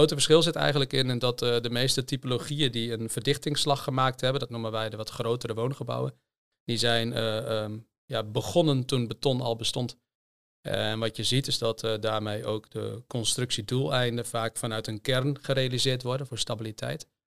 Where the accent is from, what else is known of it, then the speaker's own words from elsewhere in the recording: Hoogezand, Groningen, Netherlands; born there; Ik ben geboren in Hoge Zand. En heb gestudeerd in Groningen en in Delft.